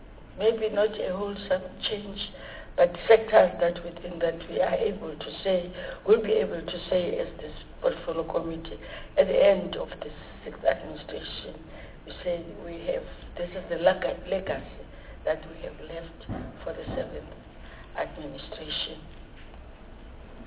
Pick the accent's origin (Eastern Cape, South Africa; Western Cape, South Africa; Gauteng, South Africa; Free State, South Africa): Eastern Cape, South Africa; Port Elizabeth; I'm from the Eastern Cape, PE, and I'll never be apologetic about that.